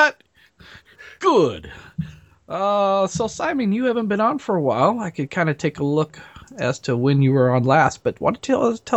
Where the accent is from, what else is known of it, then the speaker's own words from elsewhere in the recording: Nebraska, United States; from Nebraska.